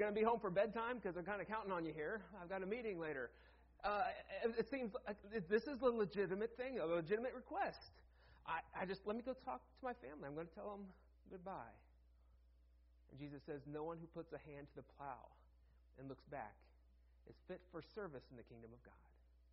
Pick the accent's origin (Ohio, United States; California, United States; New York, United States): Ohio, United States; I remember growing up in Ohio and just going out, and one of the things that you do, you spend a day turning the dirt over.